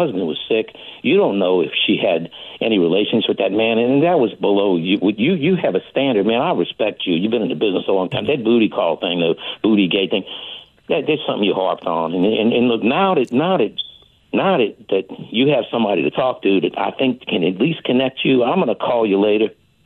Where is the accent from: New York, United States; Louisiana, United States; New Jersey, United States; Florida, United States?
Louisiana, United States; New Orleans; I'm from New Orleans. I grew up in the city, and I've been listening to you for a long time